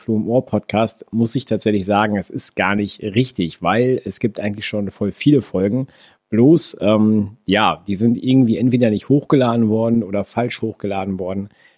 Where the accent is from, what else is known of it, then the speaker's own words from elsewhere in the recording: North Rhine-Westphalia, Germany; Ich komme aus dem Münsterland. In Büren ist da tatsächlich der, ja, der Ort, wo ich meine Lehre gemacht habe.